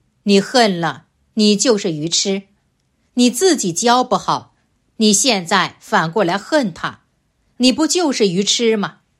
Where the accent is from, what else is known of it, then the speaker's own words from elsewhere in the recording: China; now in Australia; 我们中国人的毛病是什么？在澳大利亚开车